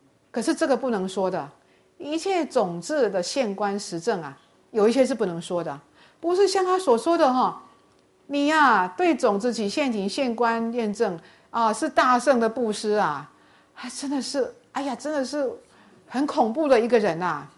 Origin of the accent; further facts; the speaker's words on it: Taiwan; 我们台湾话叫妖兽啦，